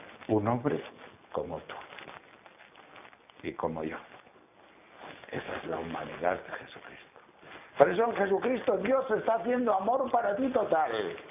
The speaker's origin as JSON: {"language": "Spanish", "town": "León", "region": "Castile and León", "country": "Spain", "lives_now": "Palencia, Spain", "said": "nosotros vivimos en una ciudad en Palencia, mi familia, pero el pueblo de León, pues yo soy de León, pueblito donde vamos por el verano"}